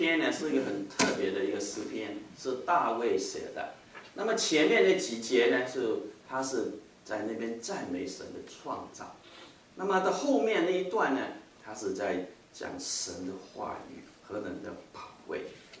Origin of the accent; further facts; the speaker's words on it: China; 我们中国人都相信，如果你有感冒哈和咳嗽的话，你就喝一点蜜糖的水哈，加一点这个柠檬呢，你就很快就会好的哈，我们都相信的。